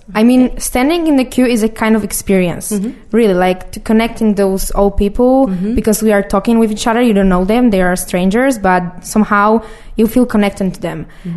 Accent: Poland; from Poland. I'm representing Kino Pod Baranami in Krakow. I'm studying film in Krakow.

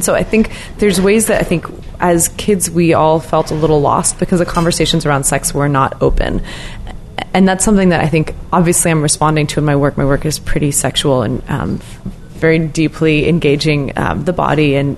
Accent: the South, United States; also born or lived in New Jersey; I'm a pretty social, outgoing person, and I do think I learned that from growing up in the South.

